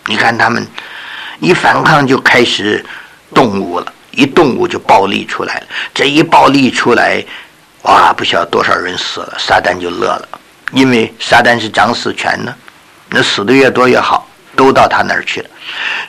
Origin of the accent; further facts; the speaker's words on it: China; 我们中国人叫比好，中国人这个顺服的心又太过火了